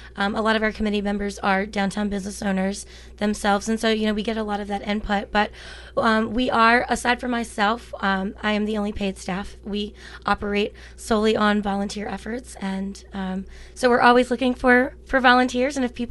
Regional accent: Virginia, United States; moved away as an adult; now in Astoria, United States; I'm originally from Virginia, born and raised, and moved to Oregon about 4.5 years ago. And I've been in Astoria

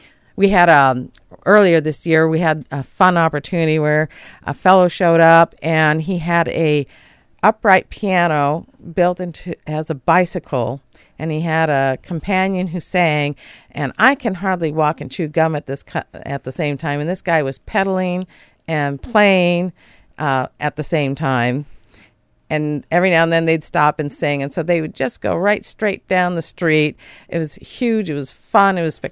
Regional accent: Seattle, Washington, United States; because I come from Seattle, and so I'm

